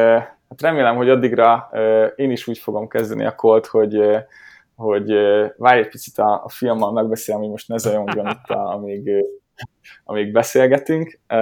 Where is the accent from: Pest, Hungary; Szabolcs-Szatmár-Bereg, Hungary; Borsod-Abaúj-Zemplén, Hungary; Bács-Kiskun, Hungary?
Bács-Kiskun, Hungary; Kecskemét; Én Kecskeméti vagyok